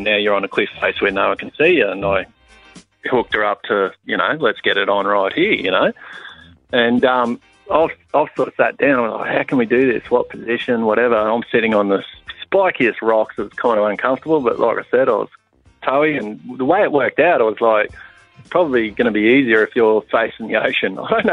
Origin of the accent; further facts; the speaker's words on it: Maroubra, New South Wales, Australia; I was born in Maroubra, came from there.